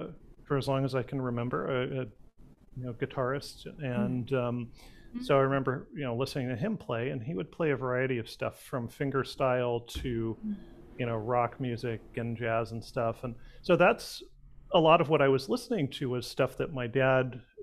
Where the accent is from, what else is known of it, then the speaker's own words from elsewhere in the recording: Pasadena, California, United States; I'm actually a local boy. I was born and raised in Pasadena, and I went to USC